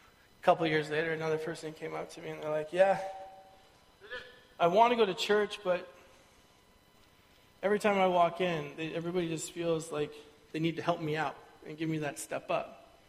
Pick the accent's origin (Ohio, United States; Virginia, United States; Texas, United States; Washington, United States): Washington, United States; Kirkland; moved away as an adult; also born or lived in Idaho; now in Chilliwack, California, United States; Before that, North Idaho. Before that, I grew up in Kirkland, Washington, until I went to school in Chicago, Germany, and Trinity Western University.